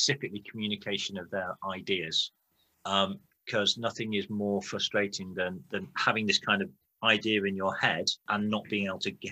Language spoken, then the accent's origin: English; Derby, East Midlands, United Kingdom; I grew up in Derby.